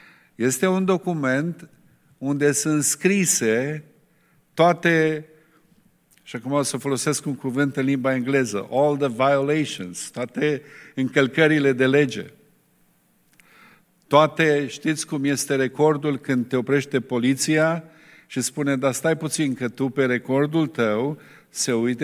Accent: Romania; Chiar noi care ne lăudăm că suntem români și nu ne-am uitat limba

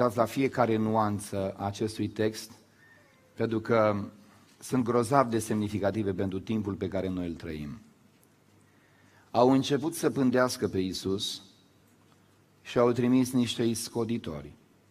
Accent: Moldavia, Romania; now in Bucharest, Romania; Când am venit în București și am zis: vedeți că eu vin din Moldova

